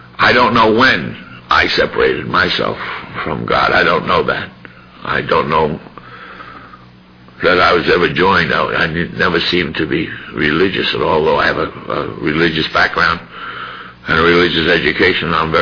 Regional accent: Bronx, New York, United States; I grew up in the South Bronx in the Depression, and I didn't have time for niceties.

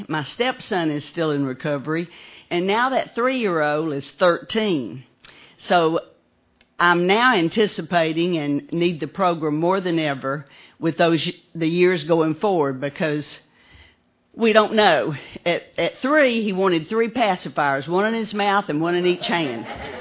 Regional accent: Kennesaw, Georgia, United States; I grew up in Kennesaw, Georgia, and I have to say, Helen grew up in Kennesaw, and we both went to the same grammar school, so it's good to see her.

